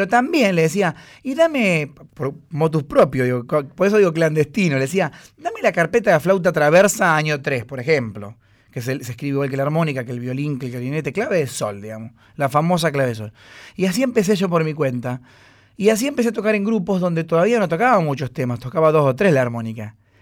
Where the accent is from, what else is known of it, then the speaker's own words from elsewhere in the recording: Rosario, Santa Fe, Argentina; yo hace muchos años que vivo acá, pero soy rosarino.